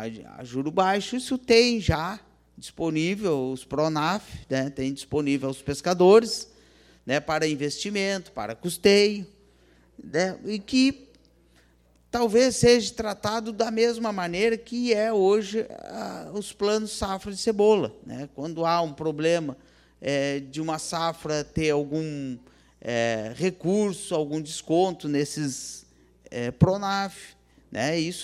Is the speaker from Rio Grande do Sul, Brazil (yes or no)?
yes; Rio Grande do Sul, Brazil; desejamos que o melhor aconteça para nós gaúchos. Né? Nós somos gaúchos.